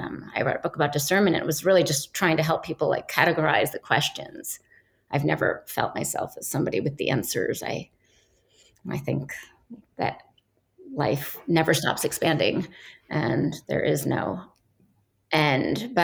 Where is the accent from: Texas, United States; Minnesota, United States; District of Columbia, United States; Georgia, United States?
District of Columbia, United States; Washington; And I was raised in Washington, D.C. in the States.